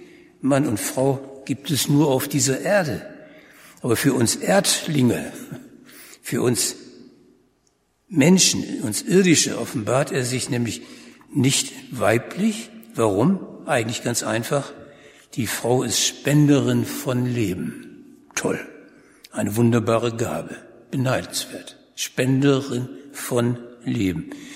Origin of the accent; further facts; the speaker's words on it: Bremen, Germany; Ich bin auch Bremer.